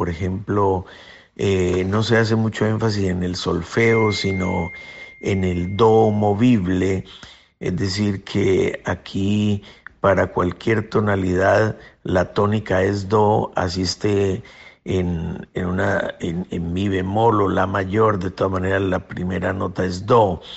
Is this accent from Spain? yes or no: no; Colombia; moved away as an adult; now in United States; soy un músico latinoamericano, colombiano, que tuvo que salir del país buscando unos programas superiores